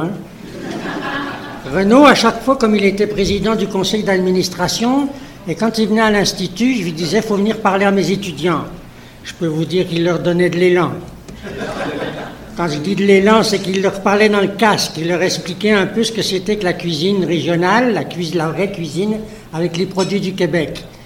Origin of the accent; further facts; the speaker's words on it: France; now in Canada; Et tous les Français qui venaient ici, et pourtant je suis Français